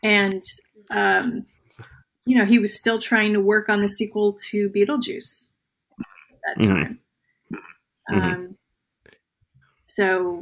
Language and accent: English; New Jersey, United States; Now, I grew up in New Jersey, so, you know, like when people are like, that sounds made up, I'm like, it is not.